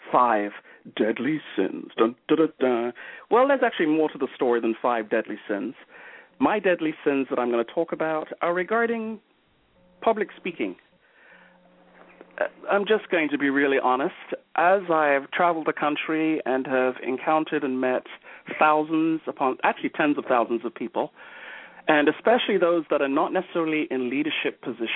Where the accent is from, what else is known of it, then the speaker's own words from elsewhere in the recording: London, United Kingdom; moved away as an adult; now in Tampa, United States; The short version of it is that I'm originally from London, England. I've been in the fabulous United States for about 33 years, and I live in not-so-sunny right now, kind of rainy, Tampa, Florida.